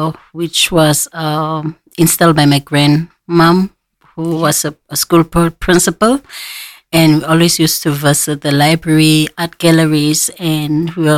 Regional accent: South Africa; now in Cork, Ireland; I am originally from South Africa.

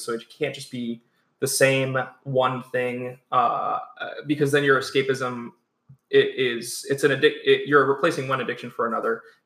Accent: New York City, New York, United States; we're from New York City, the both of us. All we know is concrete, brick, cobblestone, asphalt.

